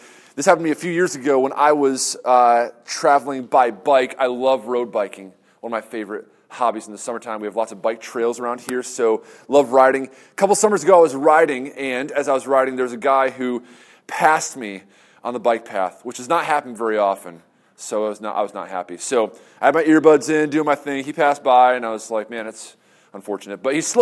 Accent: New York, United States; I'm from New York, so I'm going to start on time.

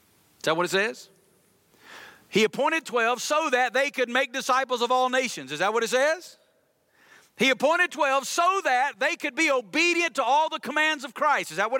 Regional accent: Alabama, United States; now in Las Vegas, United States; I grew up in Alabama. In Alabama, you don't go to Las Vegas.

